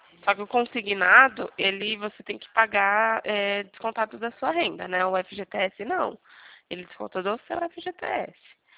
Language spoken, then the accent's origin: Portuguese; São Roque, São Paulo, Brazil; Eu sou de São Roque